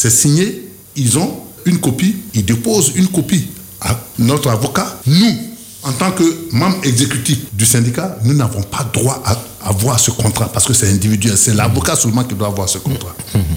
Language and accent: French; Côte d’Ivoire; Nous sommes tous des Ivoiriens. Nous sommes les mêmes qui allons nous retrouver après.